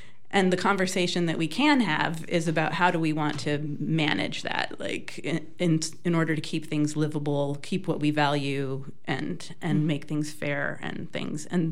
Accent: Los Angeles, California, United States; also born or lived in Portland, United States; I grew up in Los Angeles, which is famous for sprawl. And then I moved to Portland, Oregon area for college.

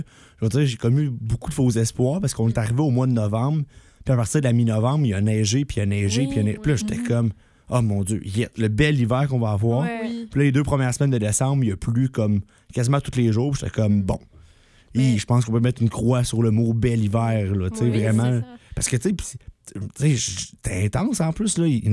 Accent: Drummondville, Quebec, Canada; Je viens de Drummondville, faut m'excuser.

